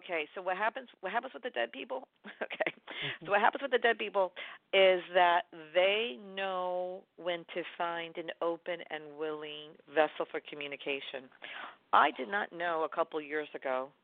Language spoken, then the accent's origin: English; New York, United States; Now, listen, I'm a New Yorker. I don't know how to drive. I don't want to know how to drive.